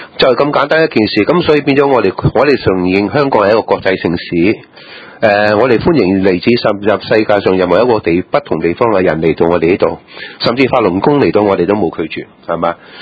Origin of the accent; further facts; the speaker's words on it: China; 主席，我哋中国人咧有一种生活态度